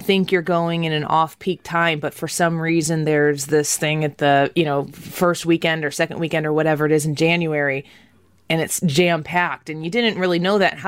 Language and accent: English; Midwest, United States; I'm from the Midwest, and we have that hot, humid weather here.